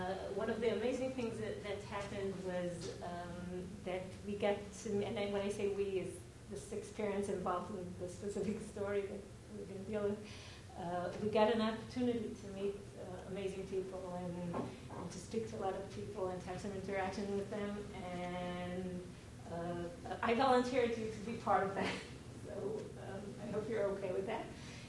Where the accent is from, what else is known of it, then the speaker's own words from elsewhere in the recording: Israel; English is a second language; I had the privilege to be born and raised in Israel and raise my children in Israel.